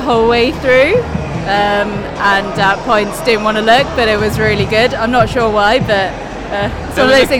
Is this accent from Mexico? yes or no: no; Leeds, Yorkshire and the Humber, United Kingdom; I'm from Leeds, so it feels a lot bigger.